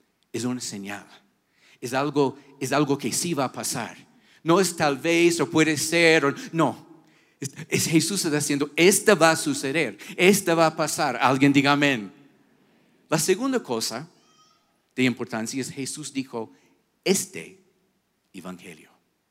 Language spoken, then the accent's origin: Spanish; Quito, Pichincha, Ecuador; Como buen quiteños, nosotros tenemos nuestras tradiciones